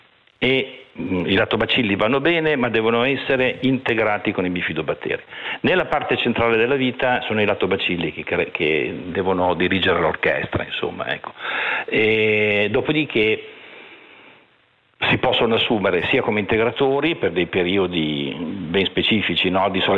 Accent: Genoa, Liguria, Italy; e sempre da genovese

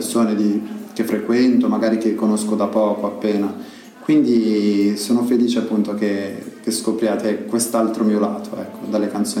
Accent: Milan, Lombardy, Italy; born there; io sono italiano, io sono nato a Milano, quindi sono italiano al 100%

